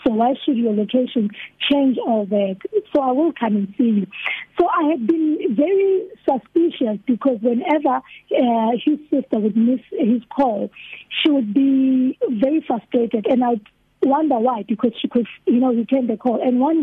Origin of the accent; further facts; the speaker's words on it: Phosphorus, South Africa; So I explained that I was from Phosphorus, planning to relocate to Pretoria.